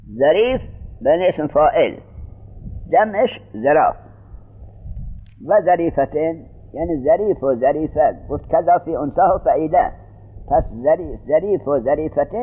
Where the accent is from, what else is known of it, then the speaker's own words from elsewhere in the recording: Iran; also born or lived in Afghanistan; من خودم افغانیم آقا، رفتیم افغانستان، چون من در ایران بزرگ شده بودم، بعد لغات مخصوص افغانی را بلد نبودم.